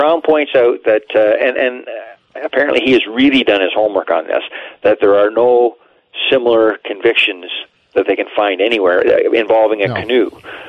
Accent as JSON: {"language": "English", "town": "Owen Sound", "region": "Ontario", "country": "Canada", "tie": "born or raised there", "said": "My hometown started 2 days ago. The Salmon Spectacular in Owen Sound is underway right now."}